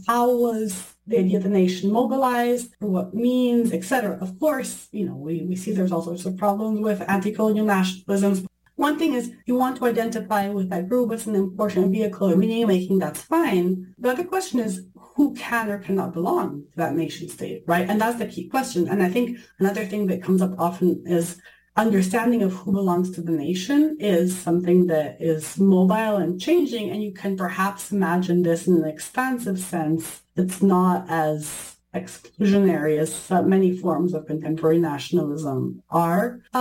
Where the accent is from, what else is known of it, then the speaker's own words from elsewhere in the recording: Italy; I grew up in Italy